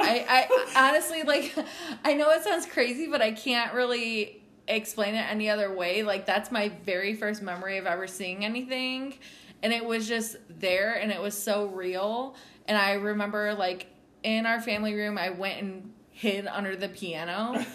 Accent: Pearl Harbor, Hawaii, United States; born there; But I was born in Hawaii on Pearl Harbor, and my dad was in the military

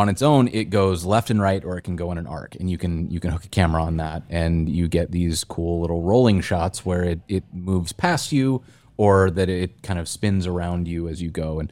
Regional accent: Montana, United States; I grew up in Montana. My dad used to make me go camping

